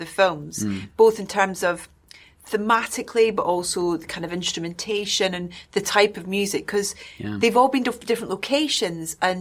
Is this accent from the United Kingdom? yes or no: yes; Scotland, United Kingdom; My first trip actually to London when I was 8 from Scotland was to see Cats.